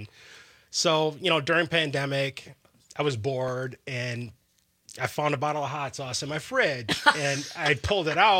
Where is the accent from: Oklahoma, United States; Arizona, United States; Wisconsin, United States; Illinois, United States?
Wisconsin, United States; born or raised there